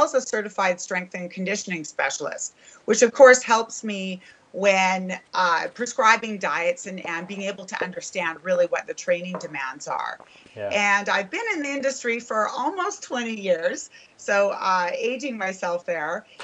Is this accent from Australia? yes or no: no; Vancouver, British Columbia, Canada; now in Toronto, Canada; So although I've been in Toronto for the past 8 years, I am from Vancouver